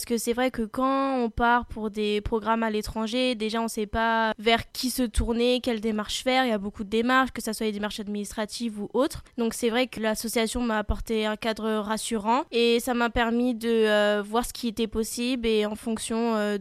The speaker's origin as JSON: {"language": "French", "town": "Angers", "region": "Pays de la Loire", "country": "France", "said": "je suis originaire d'Angers, j'ai 24 ans"}